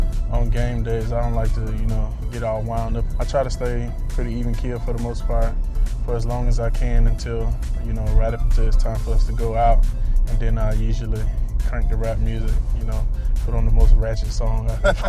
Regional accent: Hillsville, Georgia, United States; Yeah, I'm from Georgia, from Hillsville, Georgia.

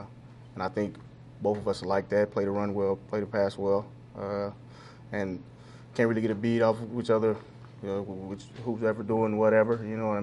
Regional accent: Waco, Texas, United States; So, and then I'm from Waco.

